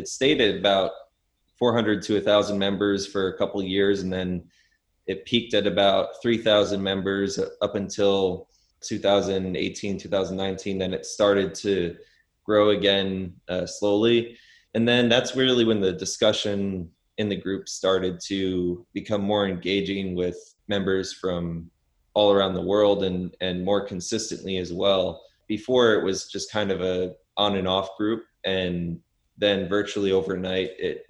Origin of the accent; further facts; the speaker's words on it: New York, United States; now in Portland, United States; I'm from Portland, Oregon, although I grew up in New York.